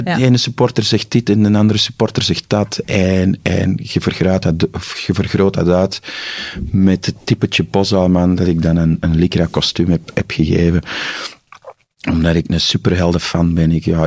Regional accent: Flanders, Belgium; accent: Antwerp; dat toch ook grotendeels door mijn Antwerps accent en mijn zwaar stem

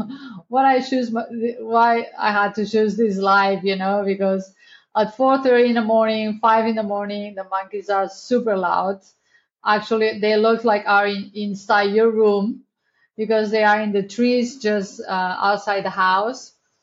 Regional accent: Barcelona, Catalonia, Spain; English is a second language; moved away as an adult; now in Costa Rica; I'm from Barcelona. I'm Spanish, and I end up in Costa Rica like more than 15 years ago.

